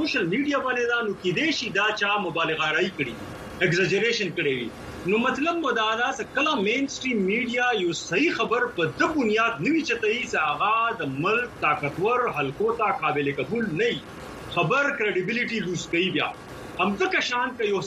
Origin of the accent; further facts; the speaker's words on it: Pakistan; زه د پاکستان ریاست ته ټیکس ور کوم زه د پاکستان سټیزن یم